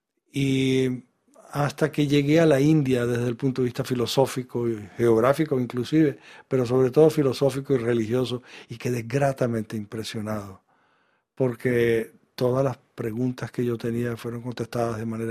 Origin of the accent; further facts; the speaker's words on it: Venezuela; also born or lived in Israel; Soy israelí, soy venezolano, soy un muchacho, etcétera. Estoy en Venezuela.